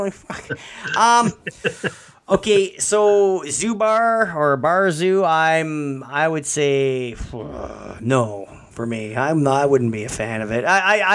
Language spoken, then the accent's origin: English; Canada; We're open here. We're Canadian.